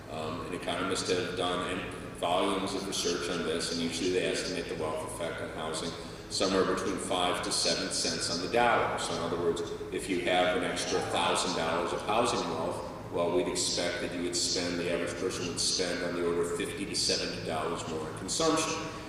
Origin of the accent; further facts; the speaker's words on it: Chicago, Illinois, United States; I'm from Chicago originally, so it's really great to come back to Chicago